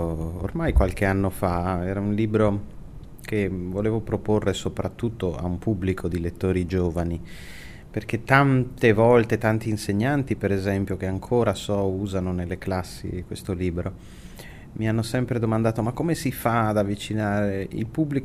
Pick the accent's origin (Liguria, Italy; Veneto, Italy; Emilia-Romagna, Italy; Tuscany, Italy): Veneto, Italy; Verona; Io sono di Verona